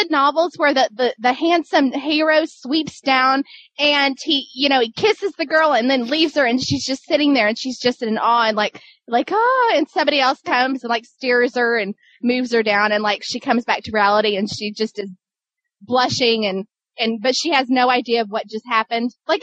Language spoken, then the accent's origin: English; England, United Kingdom; accent: English; that's how I would say it with my English accent, and no, I will not bust out my French accent